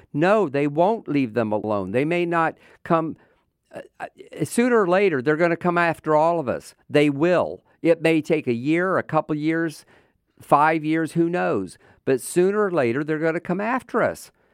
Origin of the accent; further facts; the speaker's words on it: United States; I mean, yes, as an American, those things are important.